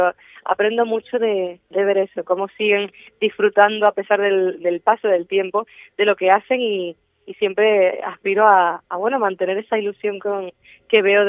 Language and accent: Spanish; La Palma, Canary Islands, Spain; born there; yo pues nací en La Palma y aunque ahora la vida, la vorágine laboral pues nos lleva por todo el mundo y casi puedes estar poquito en casa